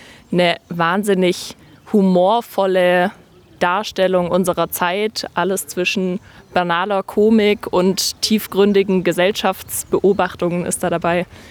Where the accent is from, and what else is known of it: Ulm, Baden-Württemberg, Germany; born or raised there